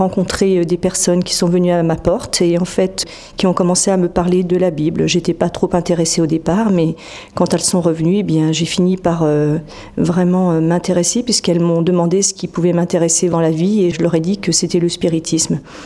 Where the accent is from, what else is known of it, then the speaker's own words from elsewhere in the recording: Paris, Île-de-France, France; À l'origine, je suis parisienne, mais je suis arrivée à Cholet dans le Maine-et-Loire il y a maintenant 5 ans.